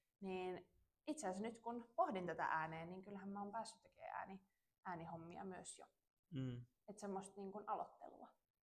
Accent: Seinäjoki, South Ostrobothnia, Finland; now in Tampere, Finland; 24V. Tällä hetkellä asun Tampereella. Oon alun perin kotoisin Seinäjoelta, missä oon asunut suurimman osan elämästäni.

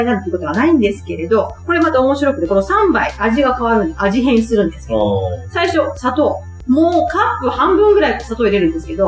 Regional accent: Gifu, Japan; 私、岐阜出身なんですけど

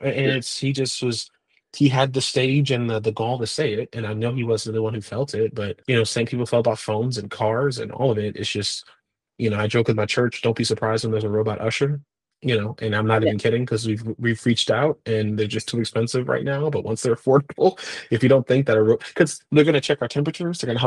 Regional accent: Milwaukee, Wisconsin, United States; And there was a pastor in my hometown, Milwaukee

